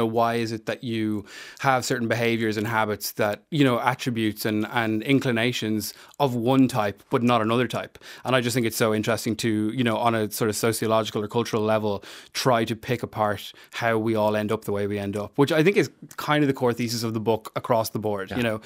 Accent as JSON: {"language": "English", "town": "Dublin", "region": "Leinster", "country": "Ireland", "said": "Yeah, I'm from Dublin. Yeah, from Fairhouse. Up Dublin 24."}